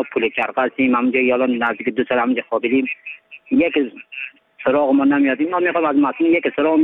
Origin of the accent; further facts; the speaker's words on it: Afghanistan; also born or lived in Iran; ما همه چند وطندرهایی که از ایران آمدیم همه زندان پلیچرخ هستیم. 12 سال 15 سال کشور مردم، کشور غریب ایران گذراندیم. اینجا آمدیم الان نزدیک 2 سال